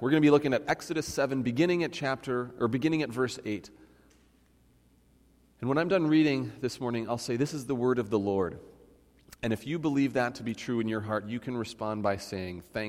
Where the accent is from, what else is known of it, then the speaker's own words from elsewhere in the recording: Minnesota, United States; Now, little did she know that I'm from Minnesota, and we've got lots of ice in Minnesota